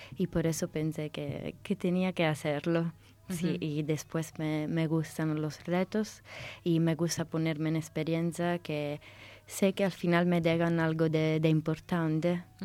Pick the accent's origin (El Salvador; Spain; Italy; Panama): Italy; Spanish is a second language; sin duda me siento una ciudadana italiana, pero también una ciudadana del mundo